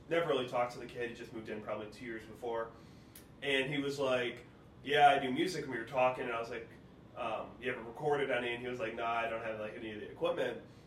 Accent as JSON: {"language": "English", "town": "Detroit", "region": "Michigan", "country": "United States", "lives_now": "Cleveland, United States", "said": "I'm originally from Detroit, but I also am now living in Cleveland"}